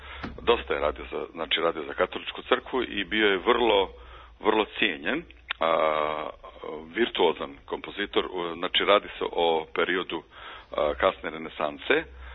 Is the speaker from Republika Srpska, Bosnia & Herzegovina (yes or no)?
no; Kreševo, Federation of Bosnia and Herzegovina, Bosnia & Herzegovina; now in Norway; ja sam rodom iz Bosne i Hercegovine, Sarajlija, jeli? A inače sam veći dio života proveo u jednom malom mjestu pored Sarajeva koje se zove Kreševo